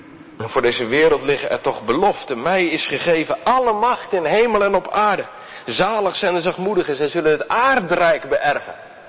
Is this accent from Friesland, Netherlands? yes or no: no; Harderwijk, Gelderland, Netherlands; In Harderwijk, waar ik opgroeide, was dus vlak achter mijn huis was nog een stuk met een spoorlijn en een taluut en zo.